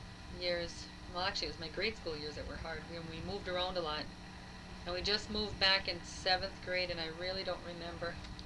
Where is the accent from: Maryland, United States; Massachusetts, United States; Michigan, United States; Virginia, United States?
Michigan, United States; Ishpeming; born there; I was born in Ishpeming, Michigan, and I was born in at Bell Memorial Hospital in September 30th, 1950.